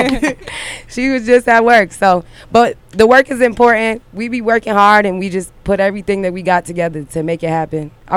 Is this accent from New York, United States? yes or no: yes; Long Island, New York, United States; No, I'm from Long Island. I'm from.